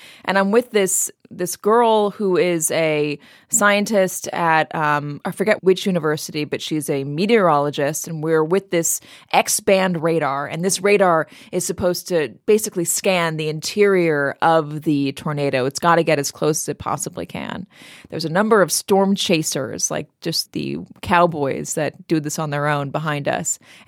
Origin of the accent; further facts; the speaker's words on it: Los Angeles, California, United States; and I'm from Los Angeles. I mean, rain is a weather event for me.